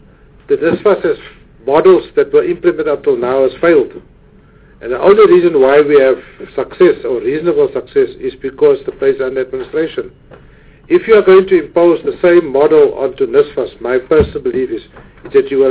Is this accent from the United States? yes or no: no; Pretoria, Gauteng, South Africa; now in Cape Town, South Africa; Because I come from Pretoria, and I was asked to come and live in Cape Town